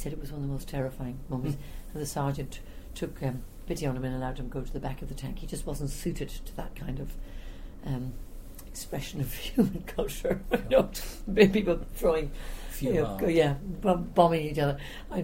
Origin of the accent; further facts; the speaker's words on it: Munster, Ireland; when I was growing up in Ireland, part of the North Cork Hunt.